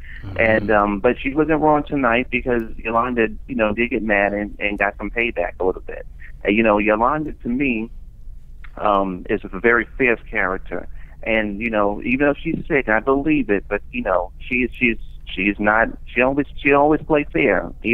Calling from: Brooklyn, New York, United States; I'm calling from Brooklyn, New York.

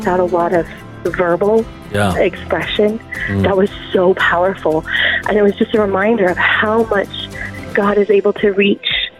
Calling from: Midland, Texas, United States; I am calling from Midland, Texas.

